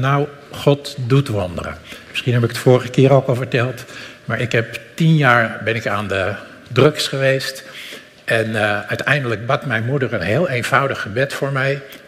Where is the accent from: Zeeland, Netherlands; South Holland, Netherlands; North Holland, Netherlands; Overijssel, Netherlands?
North Holland, Netherlands; Dus ik kom uit de buurt van Amsterdam